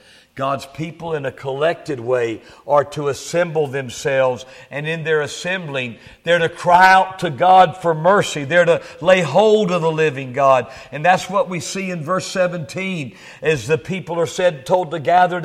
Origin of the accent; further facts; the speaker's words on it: the South, United States; Now, I realize that I'm from the South and I'm a little more emotional.